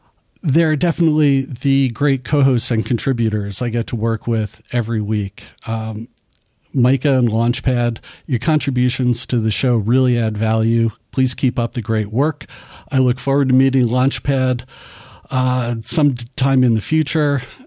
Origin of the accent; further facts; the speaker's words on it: New Jersey, United States; moved away as an adult; now in California, United States; growing up in New Jersey was my first chapter. Attending college was a different chapter. Moving to California, starting my career was yet another.